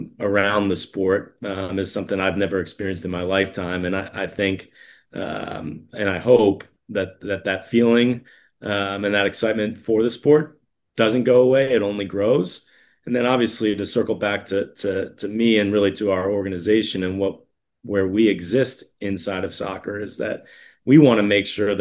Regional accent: Connecticut, United States; I grew up in Connecticut, and so was also interested in experiencing a different part of the country.

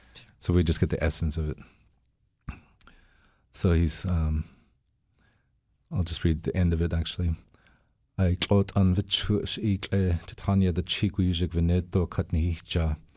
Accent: Arctic Village, Alaska, United States; I grew up in Arctic Village, which is north of here. And my family is also from Fort Yukon.

